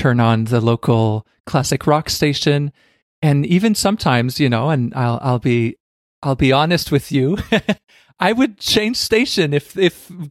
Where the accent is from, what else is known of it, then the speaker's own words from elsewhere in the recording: Canada; even though I'm Canadian